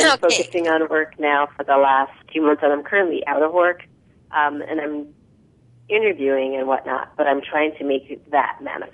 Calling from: Sacramento, California, United States; Oh, I'm calling from Sacramento.

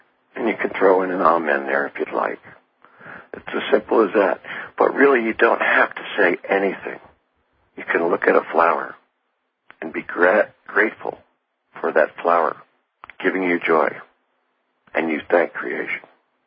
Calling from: Albuquerque, New Mexico, United States; But right now, it's a beautiful day in New Mexico. I'm calling from Albuquerque.

